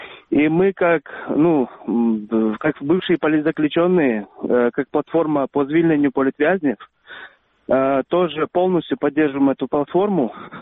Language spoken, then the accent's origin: Russian; Crimea, Ukraine; Как крымчанин, как бывший политзаключенный, хочу сказать спасибо